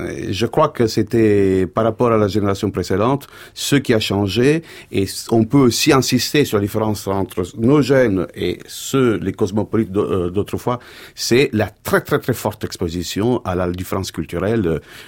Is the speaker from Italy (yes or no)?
yes; Italy; Bon, alors, je suis italien.